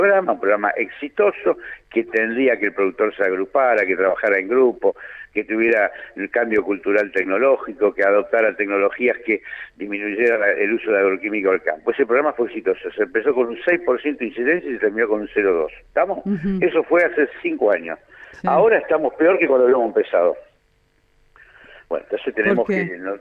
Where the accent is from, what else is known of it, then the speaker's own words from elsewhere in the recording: Argentina; somos todos argentinos